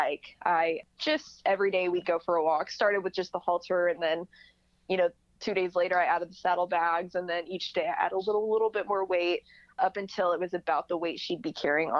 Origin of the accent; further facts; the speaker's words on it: Oklahoma, United States; because I grew up in Oklahoma, so not a lot of hiking out there.